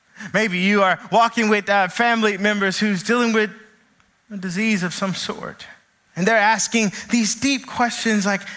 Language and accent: English; Kentucky, United States; I grew up in Kentucky around a bunch of chocolate folk who have no paradigm for camping.